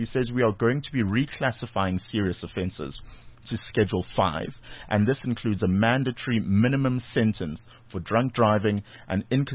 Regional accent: South Africa; But also we as a South African culture somehow need to be better and be more responsible when it comes to driving.

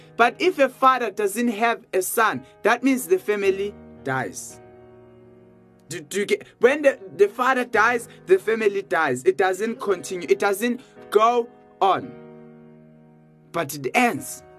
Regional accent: Eastern Cape, South Africa; You know, I grew up in Eastern Cape, and maybe you don't know, you have never heard, you just know Eastern, and you know the term Cape, but you don't have any idea about Eastern Cape.

